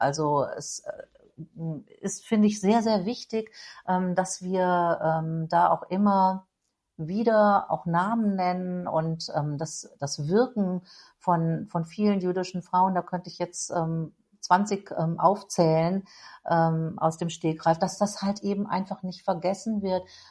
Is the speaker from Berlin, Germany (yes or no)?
yes; Berlin, Germany; also born or lived in North Rhine-Westphalia / Netherlands / Israel; Ich bin ja nicht nur in West-Berlin aufgewachsen, sondern in Nordrhein-Westfalen und in Holland und aber auch in Israel bei meiner Großmutter, die emigriert ist